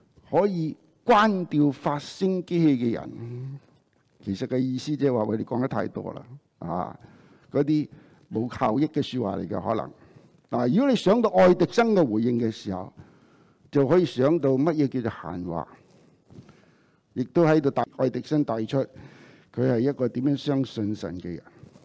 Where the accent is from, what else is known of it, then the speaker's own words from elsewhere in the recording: Hong Kong; Chinese is a second language; moved away; 牧师你是不是香港来的？我说你怎知道的？那句回应当然是这样说的，我听你讲嘢就知道了。即是说你有口音